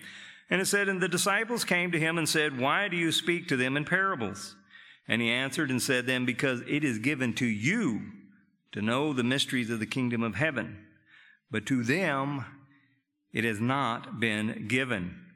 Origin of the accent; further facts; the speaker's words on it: Arkansas, United States; but I never ate biscuits with mustard growing up in Arkansas.